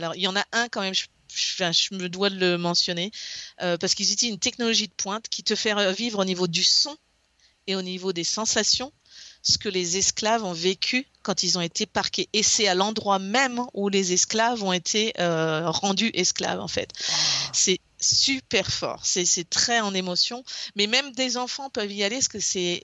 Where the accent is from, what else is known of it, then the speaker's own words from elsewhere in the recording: Brittany, France; Je viens de la Bretagne, donc les plages elles sont quand même belles.